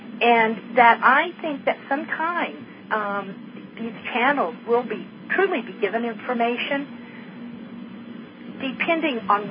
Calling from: Montana, United States; I'm calling from Montana.

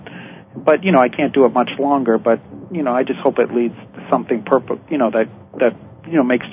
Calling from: Florida, United States; I'm calling from Florida.

